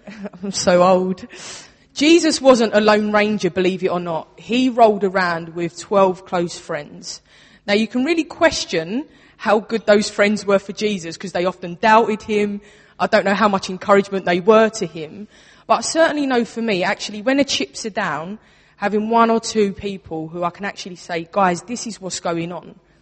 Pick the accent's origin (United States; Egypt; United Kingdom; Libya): United Kingdom; Bethnal Green, London; I grew up in Bethnal Green.